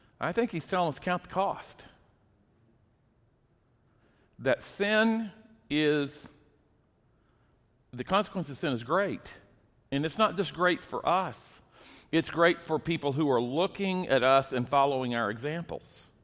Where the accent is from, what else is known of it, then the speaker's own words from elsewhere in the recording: Ponca City, Oklahoma, United States; Virgil was a two-time NCAA wrestling champion from my hometown in Ponca City, Oklahoma.